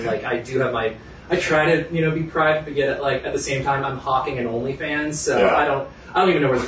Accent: Washington, D.C. area, United States; I grew up outside Washington, D.C., when I was six years old.

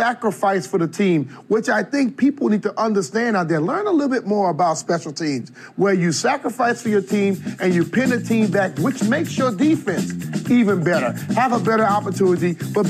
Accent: Plaquemine, Louisiana, United States; Well, you did it right. You got my hometown right, too.

